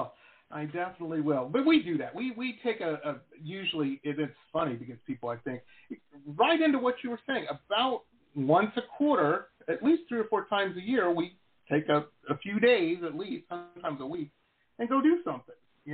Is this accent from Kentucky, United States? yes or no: no; Detroit, Michigan, United States; I grew up in Metro Detroit, and so it was very obvious to me from a very young age that it was pumping out workers for the factory.